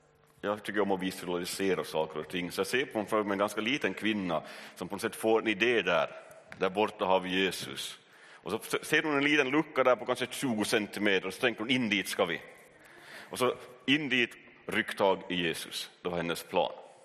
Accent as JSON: {"language": "Swedish", "town": "Sundom", "region": "Ostrobothnia", "country": "Finland", "said": "så får jag värsta lunginflammationen där hemma i Sundom i huset"}